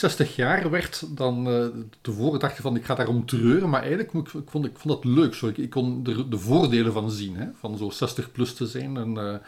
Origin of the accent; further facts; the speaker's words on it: Leuven, Flemish Brabant, Belgium; Ik ben dus eigenlijk in Leuven opgegroeid, hè? Maar met West-Vlaamse ouders... En altijd in de buurt van het Leuvense blijven hangen.